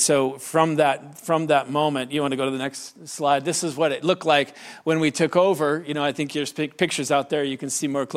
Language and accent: English; Iowa, United States; I hope you weren't expecting a British accent from me, but I'm from Iowa, just so you know, so I don't have one.